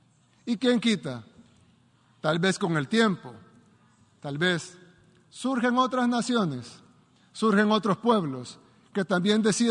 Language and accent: Spanish; El Salvador; tal vez no solo resonarán en mi país, El Salvador, sino también en otros pueblos del mundo